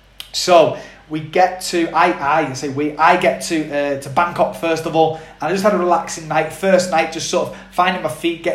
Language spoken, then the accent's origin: English; Widnes, North West England, United Kingdom; there was a few guys out there that I knew from my hometown, Widnes, and a few of the guys from Manchester as well.